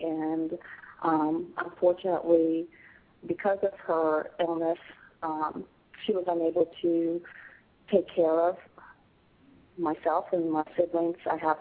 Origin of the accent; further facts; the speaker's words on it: California, United States; I grew up predominantly in the San Francisco Bay Area, and predominantly black, all black community.